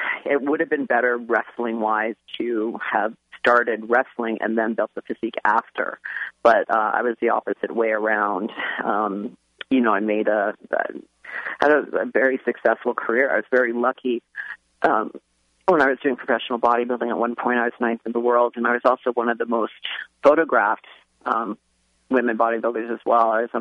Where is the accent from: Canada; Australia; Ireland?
Canada; now in United States; I'm actually Canadian.